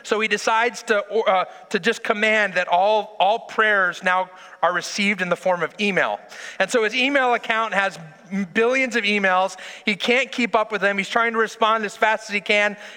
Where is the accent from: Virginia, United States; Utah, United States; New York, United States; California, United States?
California, United States; Modesto; I grew up in Modesto, California, and a town over was this town called Ripon.